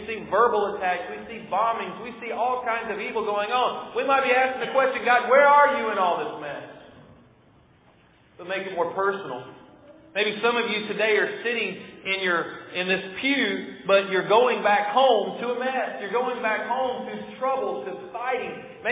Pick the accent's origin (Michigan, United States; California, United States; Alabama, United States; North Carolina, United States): Alabama, United States; Sims and Wilmer; I grew up in Sims and Wilmer, Alabama.